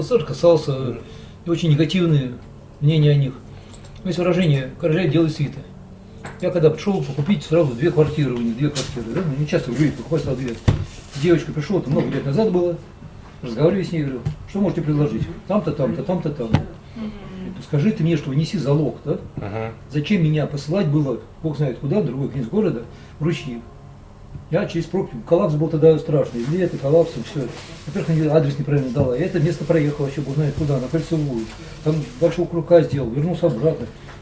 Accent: Moscow, Russia; я коренной, я жил в центре, потом сюда переехал в 81 году. Этот район просто на моих глазах строился.

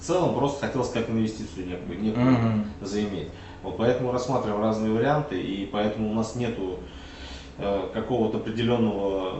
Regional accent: Bogorodsk, Nizhny Novgorod Oblast, Russia; мы сами из Богородска

